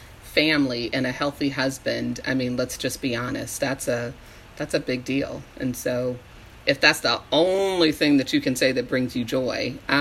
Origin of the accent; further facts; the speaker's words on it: Las Vegas, Nevada, United States; also born or lived in San Diego, California; because that's where I'm from. Well, I was born in San Diego, raised in Las Vegas.